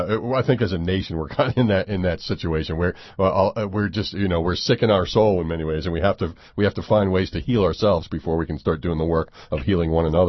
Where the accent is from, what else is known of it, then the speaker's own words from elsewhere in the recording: Tiverton, Rhode Island, United States; Hey, where in Rhode Island are you? I grew up in Tiverton.